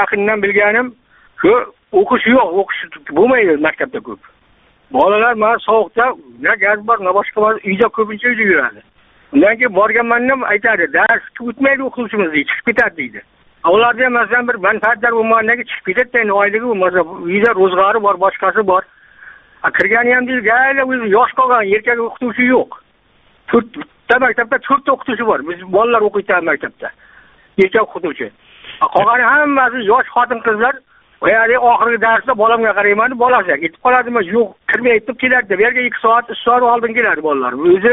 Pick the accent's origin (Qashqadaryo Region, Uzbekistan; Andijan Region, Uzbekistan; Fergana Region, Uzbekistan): Qashqadaryo Region, Uzbekistan; Yakkabog'; Men Qashqadaryo Yakkabog'danman.